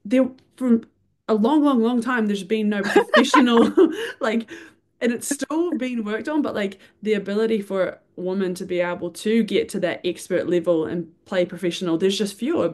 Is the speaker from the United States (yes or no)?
no; New Zealand; I'm from New Zealand, like I know rugby